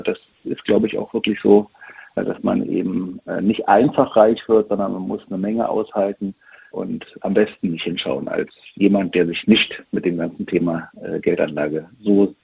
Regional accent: Germany; Ich bin seit, ja, schon den 80er Jahren mit der Börse als Kind verbunden, obwohl ich ein Kind der DDR bin und ja gar nicht in DDR-Zeiten Aktien handeln konnte

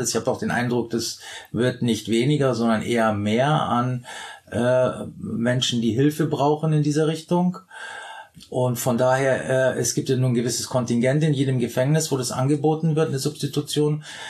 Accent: Bavaria, Germany; ich komme ja aus Bayern

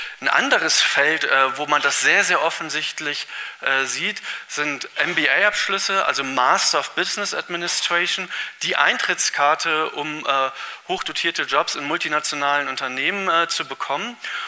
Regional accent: Northern Germany, Germany; wenn ich das als Norddeutscher sagen darf

